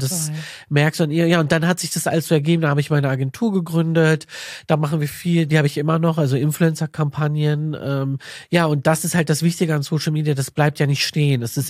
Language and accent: German; Düsseldorf, North Rhine-Westphalia, Germany; also ich komme aus Düsseldorf, ich habe in Köln studiert